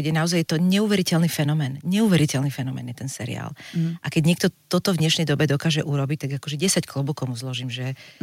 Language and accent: Slovak; Bratislava, Bratislava Region, Slovakia; A tým, že ja som z Bratislavy, tak sme chytali aj západné signály